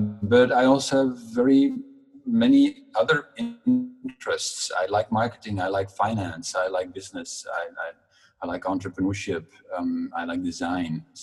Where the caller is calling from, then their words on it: Brussels, Belgium; I'm calling in from Brussels.